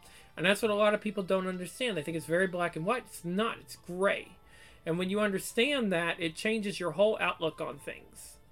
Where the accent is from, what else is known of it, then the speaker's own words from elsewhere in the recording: United States; I'm from the United States, and you may not be from the United States, but maybe you're getting stuff from the U.S. from me